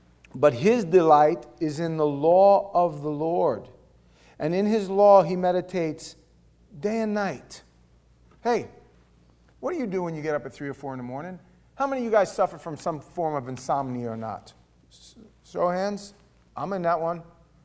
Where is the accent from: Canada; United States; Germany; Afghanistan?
Germany; accent: German; It's my German accent.